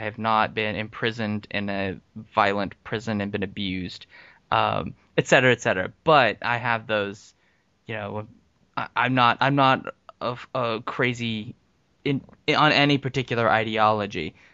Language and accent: English; United States; now in Florida, United States; Well, not according to some people. I'm an American.